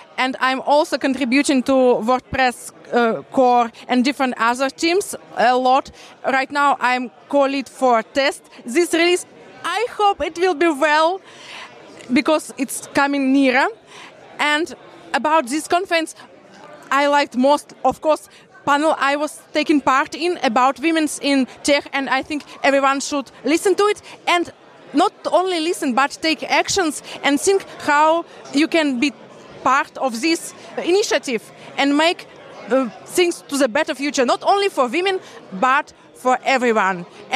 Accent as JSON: {"language": "English", "region": "Saint Petersburg", "country": "Russia", "second_language": "English", "said": "from St. Petersburg, Russia."}